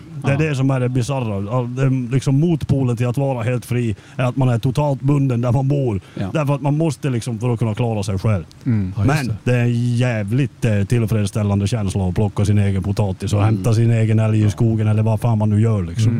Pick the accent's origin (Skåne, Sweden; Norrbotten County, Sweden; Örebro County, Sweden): Norrbotten County, Sweden; Korpikula; Sån här forsränning i en fors i hembyn där jag kommer ifrån, Korpikula, precis på där man ser över Finland varje morgon.